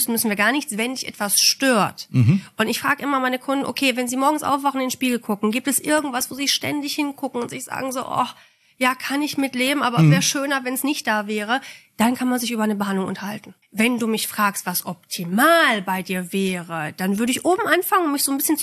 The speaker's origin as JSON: {"language": "German", "country": "Poland", "said": "Ich bin ein richtiger Ausländer. Ich komme aus Polen."}